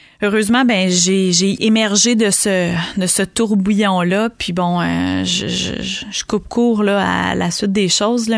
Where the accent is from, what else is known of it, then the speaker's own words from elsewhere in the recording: Quebec, Canada; also born or lived in Jonquière; je viens de la région de l'Abitibi-Témiscamingue et là, j'habite en Gaspésie depuis bientôt 20 ans.